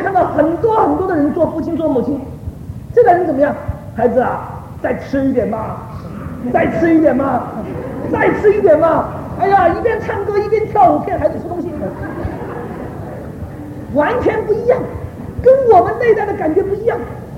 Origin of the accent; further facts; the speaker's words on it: Taiwan; 我是从台湾来的，我记得我们在民国三十几年刚刚到台湾的时候，我们生活非常的苦。